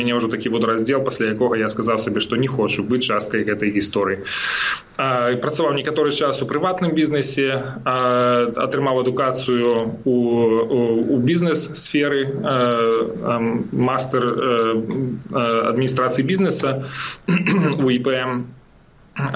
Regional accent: Berazhnoe, Brest Region, Belarus; Я нарадзіўся на Століншчыне ў вёсцы Беражное, скончыў там беларускую школу

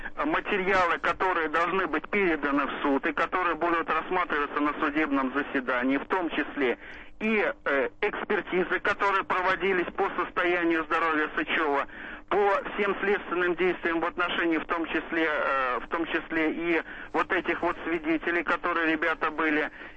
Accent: Saint Petersburg, Russia; я сам из Санкт-Петербурга

